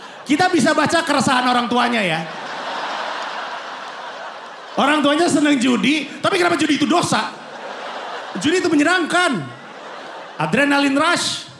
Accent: Singapore; born there; Gue lahir di Singapura.

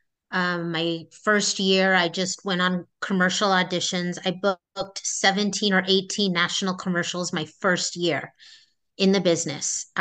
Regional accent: Canoga Park, California, United States; also born or lived in Sherman Oaks; I grew up in the San Fernando Valley, specifically Canoga Park, Woodland Hills. I was a Valley girl. And that's pretty much where I was born and raised until age 15.

